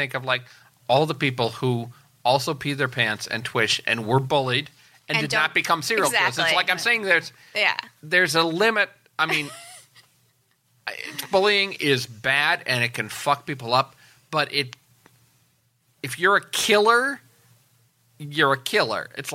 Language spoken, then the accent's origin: English; Wisconsin, United States; Well, I'm from Wisconsin.